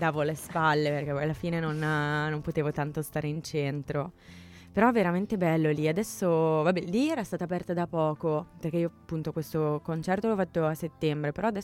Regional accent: Alessandria, Piedmont, Italy; now in Milan, Italy; Io vengo da Alessandria, sono una musicista, vivo qua a Milano.

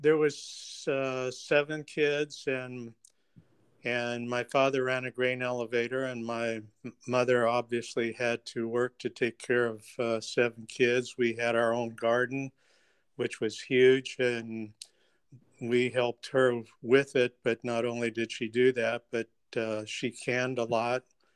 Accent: Iowa, United States; Well, I had an idyllic growing up. I grew up in a small farm town, about 400 people

